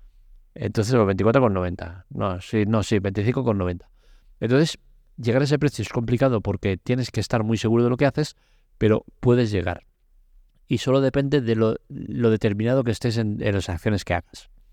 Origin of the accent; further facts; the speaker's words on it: Catalonia, Spain; Como buen catalán, la pela es la pela.